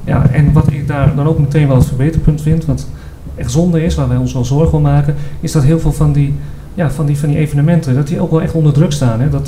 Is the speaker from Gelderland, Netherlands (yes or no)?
yes; Vaassen, Gelderland, Netherlands; ik kom zelf ook uit Vaassen, dus ik kan het ook zeker niet laten onderdoen voor Epe natuurlijk.